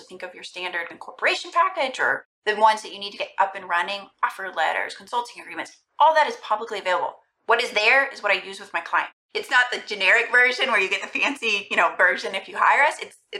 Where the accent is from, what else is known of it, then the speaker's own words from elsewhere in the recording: Texas, United States; moved away; but I'm from Texas and then moved out here, I guess, 7 years ago and have been at Cooley ever since.